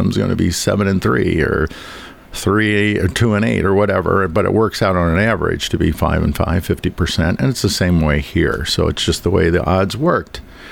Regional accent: Downers Grove, Illinois, United States; I grew up in Illinois, Downers Grove.

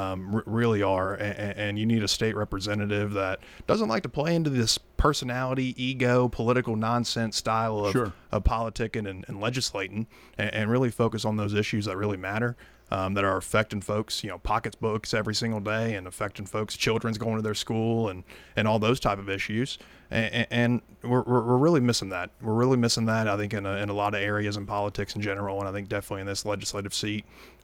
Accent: Rockvale, Tennessee, United States; You know, I'm born and raised in Rutherford County, grew up in the Rockvale area.

